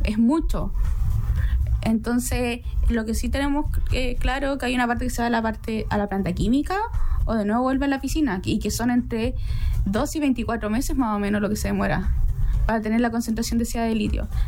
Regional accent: Antofagasta, Chile; Nací y crecí en Antofagasta. Fui a estudiar a Santiago por un desafío personal

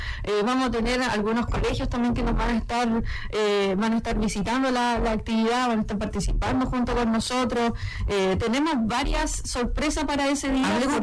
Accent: Venezuela; moved away as an adult; now in Chile; Soy venezolana.

